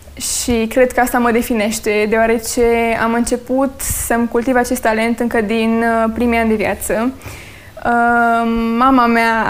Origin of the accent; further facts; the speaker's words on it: Cheia, Cluj County, Romania; Satul Cheia, din județul Cluj.